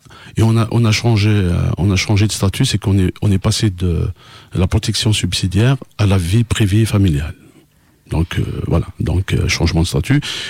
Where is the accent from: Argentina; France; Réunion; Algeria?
Algeria; je ne suis pas arabe, je viens d'Algérie. Mais il faut savoir une chose, qu'en Algérie, il n'y a pas que les arabes. Voilà. Donc je suis berbère, je suis kabyle.